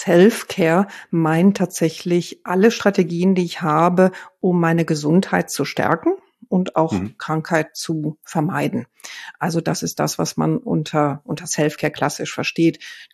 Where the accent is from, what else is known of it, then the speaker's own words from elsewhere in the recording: Rhineland, Germany; now in Berlin, Germany; ich bin Rheinländerin. Irgendwie habe ich das Gefühl, das wäre wichtig. Also ich habe einen Sinn für Lebensfreude und für Genuss. Lebe jetzt viele, viele Jahre in Berlin